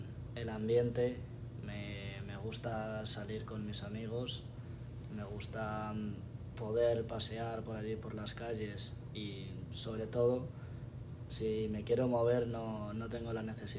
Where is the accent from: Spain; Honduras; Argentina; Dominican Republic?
Spain; Madrid, Community of Madrid; born there; Nací en Madrid, en España, el 20 de junio del 2003.